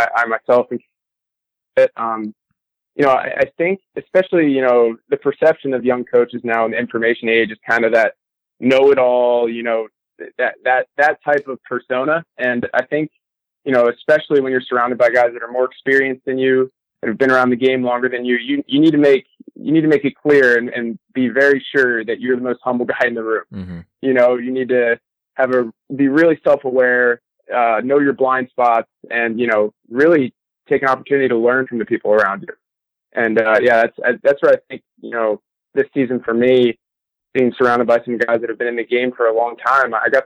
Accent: New Jersey, United States; I grew up in New Jersey, so I wasn't surrounded by a ton of, you know, super talented players.

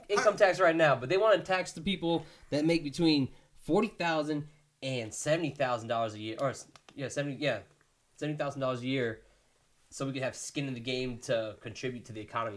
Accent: Philippines; look, I'm Filipino. Y'all can't take him from us.

